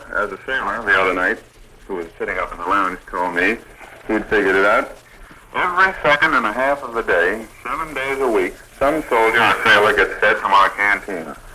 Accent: United States; now in Philippines; Washington, D.C., and New York City.

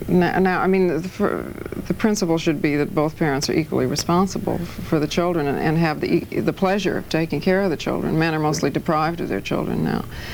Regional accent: Toledo, Ohio, United States; Listen, in my hometown of Toledo, Ohio.

